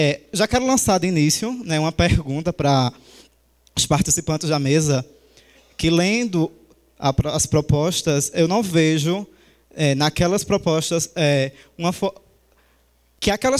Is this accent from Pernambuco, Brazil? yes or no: yes; Pernambuco, Brazil; venho de Pernambuco.